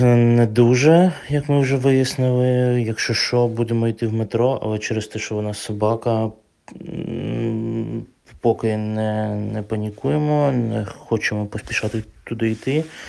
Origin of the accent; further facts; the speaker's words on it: Kyiv, Ukraine; я з Києва, живу на Нивках